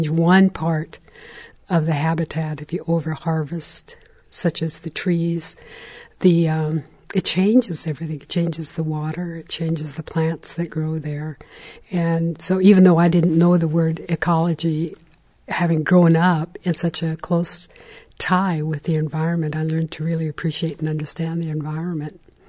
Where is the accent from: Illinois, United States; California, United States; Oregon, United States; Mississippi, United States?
Oregon, United States; Warm Springs Reservation; I was born and raised on the Warm Springs Reservation.